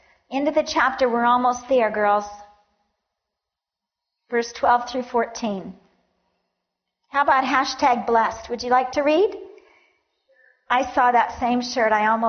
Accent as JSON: {"language": "English", "town": "Phoenix", "region": "Arizona", "country": "United States", "tie": "born or raised there", "said": "And I grew up in Phoenix, Arizona, where we had orange trees in our yard and fresh squeezed orange juice and fresh oranges off the tree."}